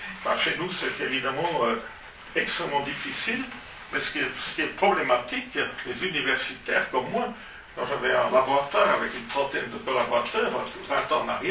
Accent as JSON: {"language": "French", "region": "Valais", "country": "Switzerland", "said": "les rares paysans qui font ça de la région d'Evolène, chez nous en Valais"}